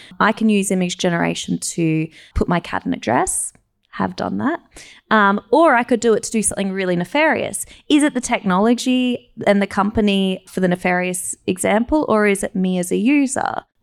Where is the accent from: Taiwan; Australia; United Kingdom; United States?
Australia; Canberra, Australian Capital Territory; born there; I was born in Canberra though, fun fact.